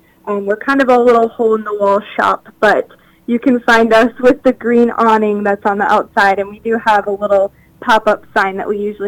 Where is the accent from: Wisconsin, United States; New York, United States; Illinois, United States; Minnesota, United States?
Wisconsin, United States; Ellsworth; I am actually originally from Ellsworth, Wisconsin. It was kind of a spur-of-the-moment decision to come to Hastings.